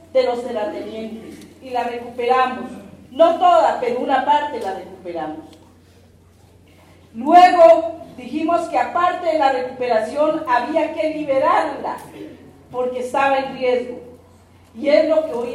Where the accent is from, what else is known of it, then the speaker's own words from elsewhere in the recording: Colombia; vengo de Colombia … del Consejo Regional Indígena del Cauca